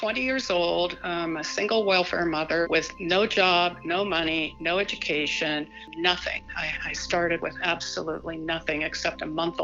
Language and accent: English; Ebensburg, Pennsylvania, United States; also born or lived in Baltimore; I was born in Baltimore and along with my two siblings. And when I was six, my parents decided that they would move back to the small town in Pennsylvania where my father had been born and raised. It's called Ebensburg.